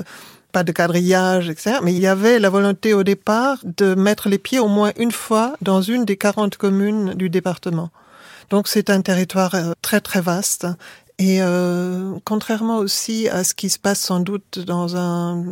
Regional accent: Germany; French is a second language; en tant qu'Allemande, je suis habituée à être du mauvais côté de l'histoire

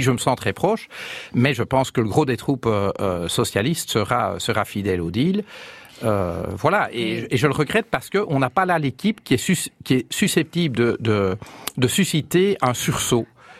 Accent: Brussels, Belgium; je suis bruxellois d'une part

